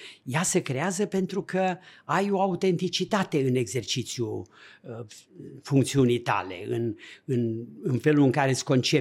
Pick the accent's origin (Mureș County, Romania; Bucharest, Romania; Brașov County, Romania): Brașov County, Romania; Eu sunt un ardelean, nu? Deci vin din zona Mănăstirii Sâmbăta. Am fost 10 ani preot la Șona.